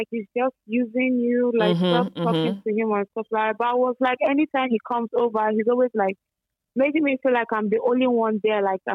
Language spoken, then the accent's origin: English; Nigeria; I'm from Nigeria.